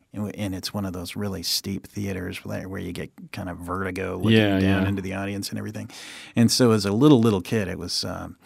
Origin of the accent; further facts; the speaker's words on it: California, United States; also born or lived in New Mexico; I grew up in Southern California. College at Chico State, California. That's in Northern California, about 100 miles north of Sacramento. After that, back to Southern California for a little bit, and then off to Japan for a year.